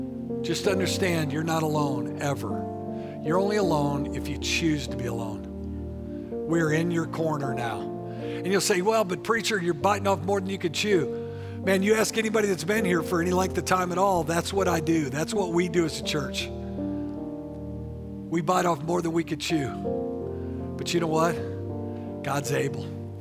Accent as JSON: {"language": "English", "town": "St. Louis", "region": "Missouri", "country": "United States", "said": "I was from St. Louis, and when St. Louis had the Cardinals there, the St. Louis football Cardinals, they were rivals of the Eagles."}